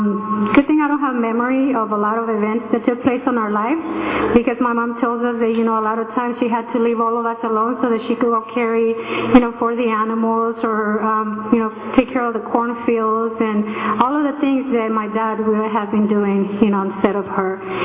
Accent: Mexico; English is a second language; moved away as an adult; now in United States; So all of you know from my accent, I'm Mexican. I came to the States when I was 19 years old. So I grew up in Mexico

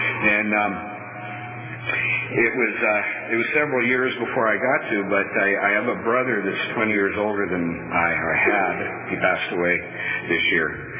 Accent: Fresno, California, United States; I'm from Fresno.

